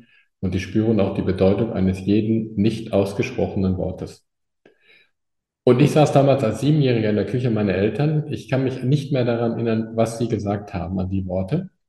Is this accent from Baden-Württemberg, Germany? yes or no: no; Eickelborn, North Rhine-Westphalia, Germany; Ich bin ja aufgewachsen in Eichelborn. Das ist eine kleine Gemeinde in Nordrhein-Westfalen.